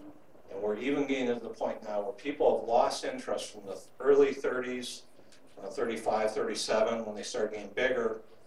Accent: Ohio, United States; I grew up in Ohio, and when I would go visit my aunt, she'd give me a bunch of dimes and nickels

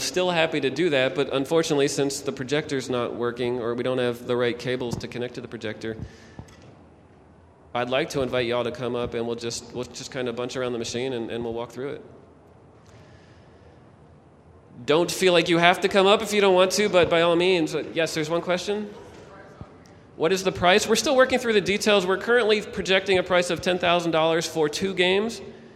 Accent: Austin, Texas, United States; Yes, we're actually from Austin, Texas. We have a couple of big arcades down there.

